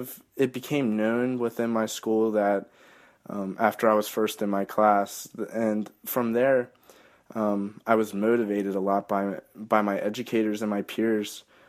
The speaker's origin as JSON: {"language": "English", "town": "Falling Waters", "region": "West Virginia", "country": "United States", "tie": "born or raised there", "said": "I grew up in Falling Waters, West Virginia, which is a small city in the Eastern Panhandle. There I lived with my grandparents."}